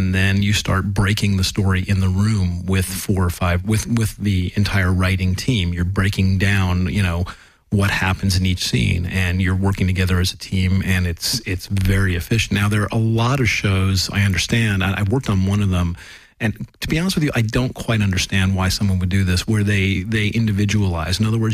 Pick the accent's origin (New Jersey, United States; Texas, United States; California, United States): California, United States; Los Angeles; I was from Los Angeles, because they knew that the producers, the writer-producers were all out of Los Angeles.